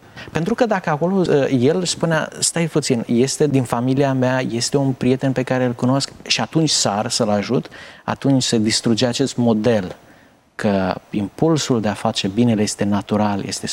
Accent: Romania; Noi ca români stăm încă bine. Dar deja și printre noi încep să apară alte culori, etc.

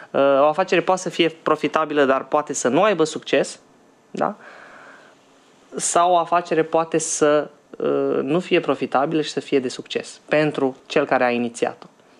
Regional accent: Romania; Mai avem noi o problemă ca și români, ca și, din nou, matrice balcanică, în care discutăm despre îmbogățirea peste noapte.

